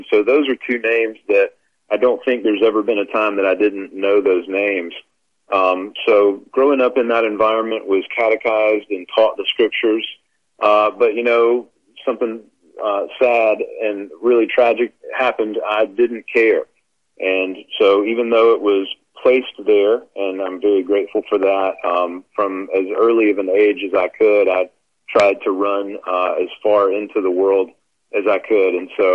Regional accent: Mississippi, United States; born there; I was born in Mississippi I'm the son of a Presbyterian elder and was raised in a very conservative PCA church

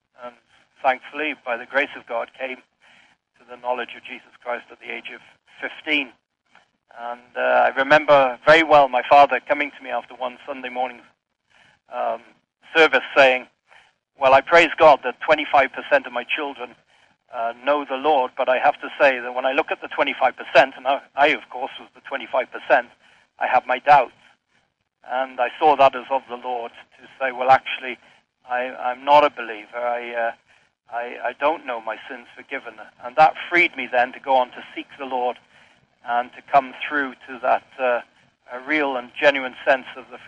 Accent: Wales, United Kingdom; I grew up in Wales, in the southwest corner of Wales, a beautiful county called Pembrokeshire. It's known as Little England Beyond Wales because the people there speak English as a first language rather than Welsh.

